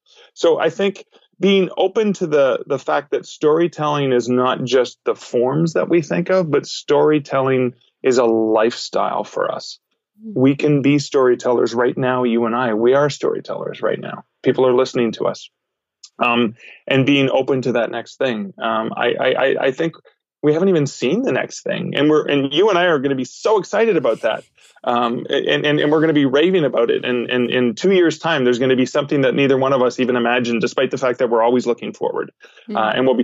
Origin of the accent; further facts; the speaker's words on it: Canada; Can you tell I'm Canadian?